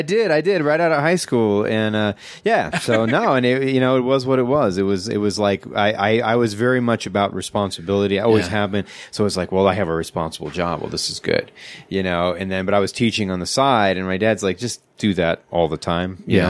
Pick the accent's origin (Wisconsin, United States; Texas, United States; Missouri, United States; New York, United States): New York, United States; We talked about, like, we grew up in New York.